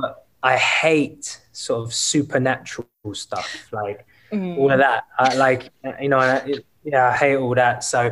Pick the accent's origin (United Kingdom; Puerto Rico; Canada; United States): United Kingdom; England; my family's Irish. So even though I'm from England myself